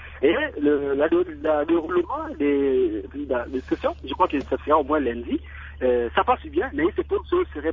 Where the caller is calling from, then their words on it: Mbandaka, Équateur, DR Congo; Parce qu'il y a un compteur, chez nous, en Bandaka, là où moi je suis, les enfants se préparent très bien.